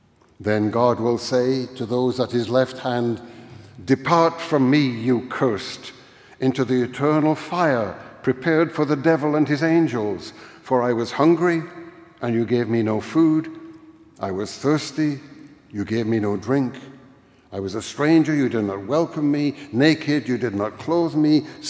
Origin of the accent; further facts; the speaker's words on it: Scotland, United Kingdom; But being Scottish in my day meant living in a divided world, a world truly of the good and the evil, the chosen and the damned. And whatever the case today in Scotland